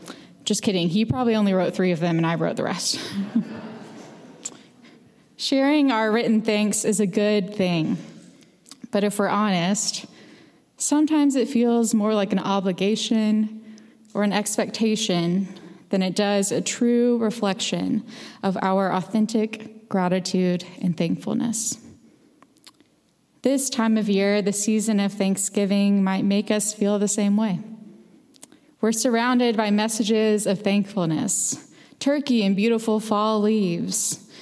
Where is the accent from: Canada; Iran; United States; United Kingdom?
United States; Alabama; Growing up in Alabama, the Deep South really tries to ingrain these into you, no matter your age.